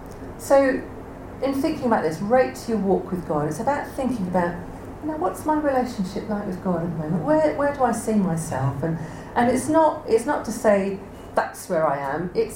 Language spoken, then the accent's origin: English; United Kingdom; Because too often we are too British